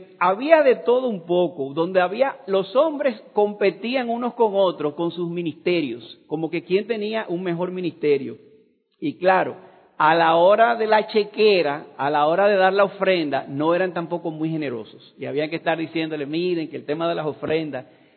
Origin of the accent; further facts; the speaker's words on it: Florida, United States; Ahí donde vivo es una ciudad que está alrededor de Fort Lauderdale. ¿Sabes cuántos nombres raros, verdad? Pero yo le digo a la gente para que no se compliquen, yo vengo del sur de la Florida